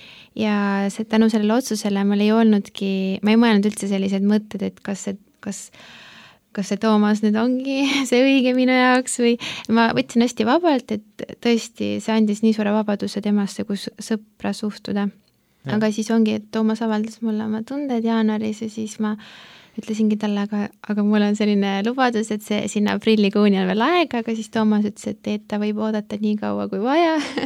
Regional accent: Tartu, Tartu County, Estonia; now in Tallinn, Estonia; Ja mina olen pärit Tartust. Olen käinud 2 aastat biiblikoolis Rootsis. Ma olen õppinud kunsti 2 aastat ja nüüd ma olen ka siin Tallinnas koos oma mehega.

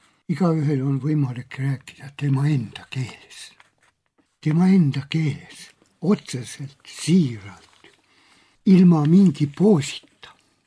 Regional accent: South Estonia, Estonia; korratused valgusid sinna Lõuna-Eestisse minu kodukohta, röövimised, tapmised.

